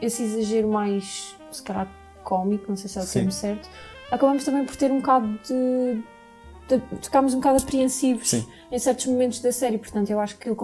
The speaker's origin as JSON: {"language": "Portuguese", "country": "Portugal", "said": "nós, como sendo portugueses, conhecemos os Açores"}